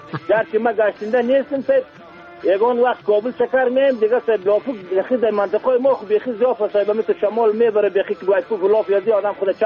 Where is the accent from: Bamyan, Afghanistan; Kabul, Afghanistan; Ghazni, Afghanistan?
Bamyan, Afghanistan; من خودی من از بامیان هستم و